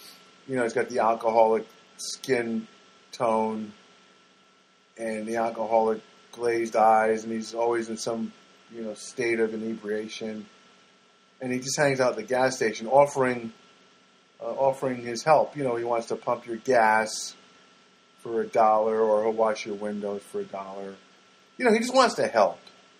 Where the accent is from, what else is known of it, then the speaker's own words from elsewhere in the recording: New Jersey, United States; So I grew up in Jersey, man.